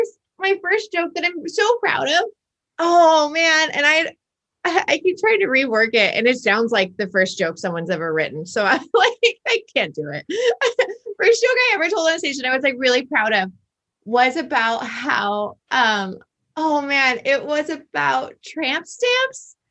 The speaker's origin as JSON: {"language": "English", "town": "Lincoln City", "region": "Oregon", "country": "United States", "tie": "born or raised there", "said": "I'm a Portland stand-up comedian. I'm from, I grew up in Lincoln City."}